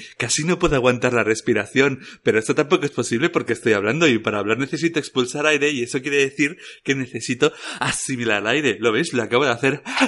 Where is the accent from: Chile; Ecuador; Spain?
Spain; Yo soy muy español.